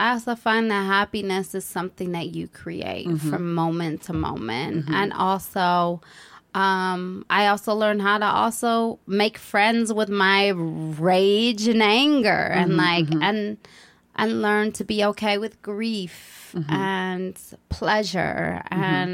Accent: Detroit, Michigan, United States; I had never seen that growing up in Detroit. I just was like, everybody in Detroit where I come from, it's like, you're hard.

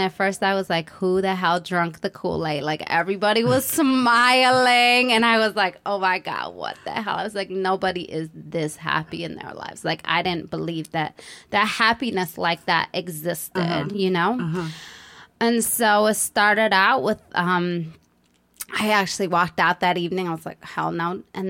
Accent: Detroit, Michigan, United States; I had never seen that growing up in Detroit. I just was like, everybody in Detroit where I come from, it's like, you're hard.

